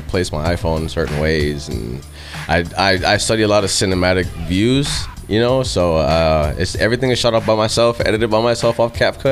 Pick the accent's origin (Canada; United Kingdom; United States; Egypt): United States; Brooklyn, New York; I am from Brooklyn, New York.